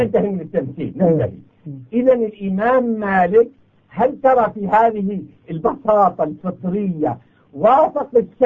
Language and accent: Arabic; Syria; نحن أقول لك نحن أمر بسيط أنا شامي